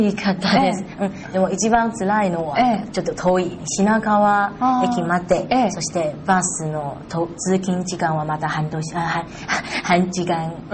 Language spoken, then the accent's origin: Japanese; Taiwan; Japanese is a second language; moved away as an adult; now in Japan; 台湾です。